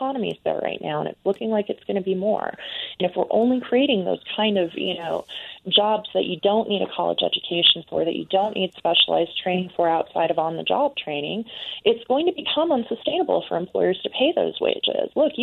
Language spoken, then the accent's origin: English; Utah, United States; Look, I'm a liberal from Utah, which means I am the liberal queen inside my state lines.